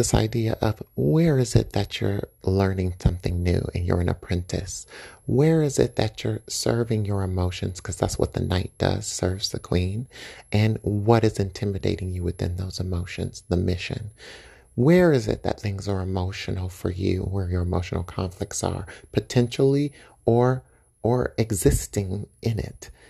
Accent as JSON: {"language": "English", "region": "New York", "country": "United States", "said": "I'm a New Yorker, so if you hear this sound, it's because it's my heater and it's keeping me warm."}